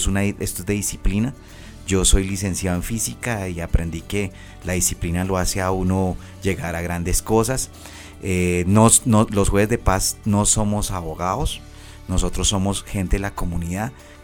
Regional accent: Colombia; nunca había tenido tanto reconocimiento en mi país, Colombia.

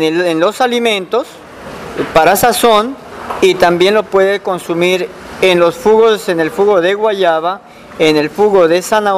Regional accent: Putumayo, Colombia; Sí, soy desplazado. Salimos del lado del Picudo. Teníamos nuestra tierrita para ese lado. Ya teníamos, pues ese era el futuro de nosotros para trabajar, pero lastimosamente la guerra no nos ha dejado progresar y estamos luchando para progresar aquí en el municipio de Puerto Caicedo

